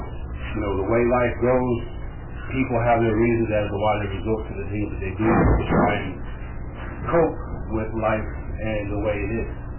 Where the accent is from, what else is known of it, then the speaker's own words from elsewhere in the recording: New York, United States; born there; I was born right here in New York, May 11, 1982.